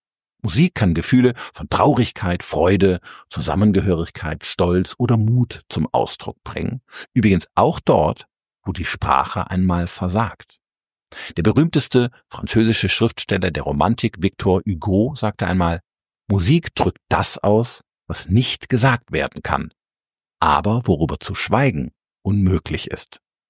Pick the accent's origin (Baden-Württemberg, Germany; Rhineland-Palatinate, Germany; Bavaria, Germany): Rhineland-Palatinate, Germany; in meiner Heimat am Mittelrhein saß bei St. Goarshausen, nicht weit von Koblenz